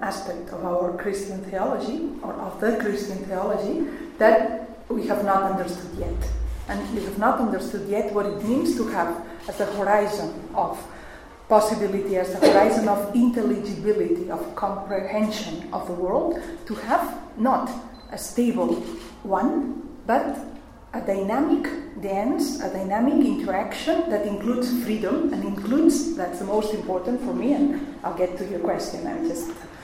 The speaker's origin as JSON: {"language": "English", "town": "Barcelona", "region": "Catalonia", "country": "Spain", "tie": "born there", "also_born_or_lived": "United States", "second_language": "English", "said": "I came from the United States. I'm born in Barcelona, but I had gone there to do my training in medicine, in infectious diseases."}